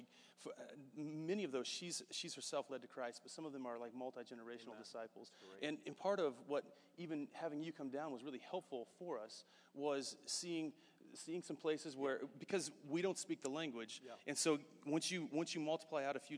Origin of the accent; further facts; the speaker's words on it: Midwest, United States; we're people from Midwest United States moving into basically another country